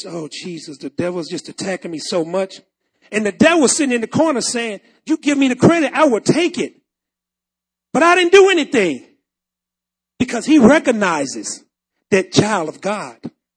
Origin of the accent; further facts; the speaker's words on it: Jamaica; also born or lived in Jackson, United States; But I lived in Jackson, Mississippi for a long time, so that's why I sound like this. But I am a Jamaican.